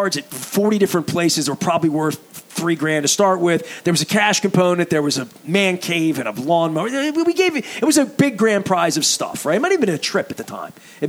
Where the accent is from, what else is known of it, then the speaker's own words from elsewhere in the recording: Dundalk, Maryland, United States; But I'm from Dundalk, but we always had a Dundalk Patapsco thing.